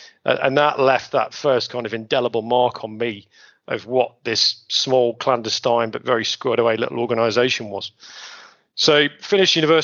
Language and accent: English; Liverpool, North West England, United Kingdom; accent: Scouse; as you can tell from my broad Scouse accent, I'm a Scouser by background.